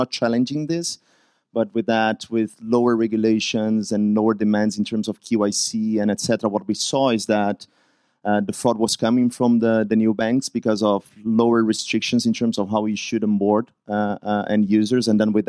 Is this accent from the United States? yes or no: no; Brazil; I'm from Brazil